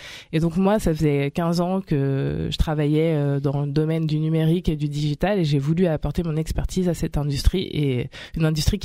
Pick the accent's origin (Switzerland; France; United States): France; Île-de-France; j'ai grandi dans le Val d'Oise et donc très heureuse de revenir dans mes terres natales.